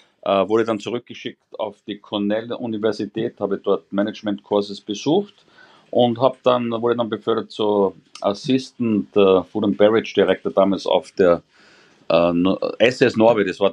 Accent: Austria; ich bin ja Österreicher, ich bin geboren in Österreich und aufgewachsen

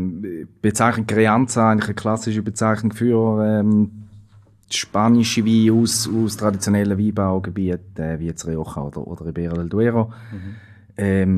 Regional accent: Switzerland; das ist sicher auch ein bisschen unsere Art, also jetzt nicht nur im Mövenpick, sondern bei uns in der Schweiz

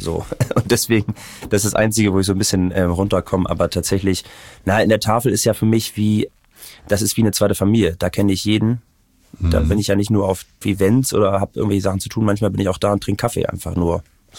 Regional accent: Hamburg, Germany; ich bin in den Walddörfern aufgewachsen, da ist es auch noch echt sehr, sehr ruhig.

